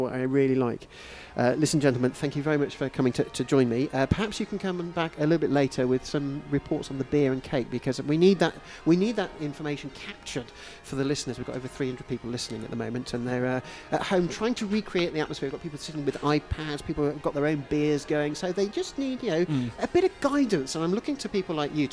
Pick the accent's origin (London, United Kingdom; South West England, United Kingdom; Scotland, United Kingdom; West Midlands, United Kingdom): South West England, United Kingdom; Bristol; I am from Bristol, but I'm trying to be as impartial as I can today.